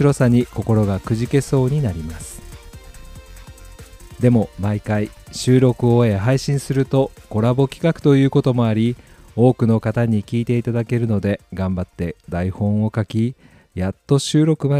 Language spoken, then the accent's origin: Japanese; Kansai, Japan; now in Tokyo, Japan; 関西出身ですが、面白い関西弁が話せるわけでもなく、ラジオでおねえしゃべりをする勇気もなく、東京に暮らし出張多めの